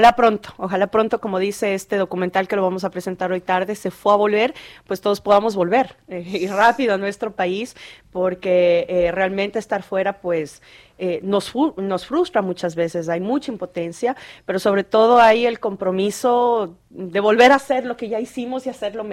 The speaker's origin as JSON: {"language": "Spanish", "town": "Otavalo", "region": "Imbabura", "country": "Ecuador", "tie": "born or raised there", "also_born_or_lived": "Quito", "said": "Yo nací en Quito, pero crecí ahí en Otavalo."}